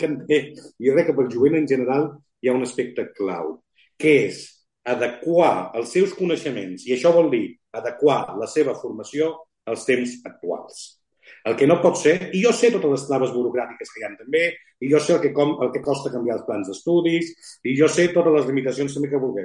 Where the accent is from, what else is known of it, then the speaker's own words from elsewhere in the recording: Barcelona, Catalonia, Spain; jo soc de Barcelona, però ara no vinc a Barcelona, vinc a prop de Reus, i estic molt vinculat a la Catalunya Sud.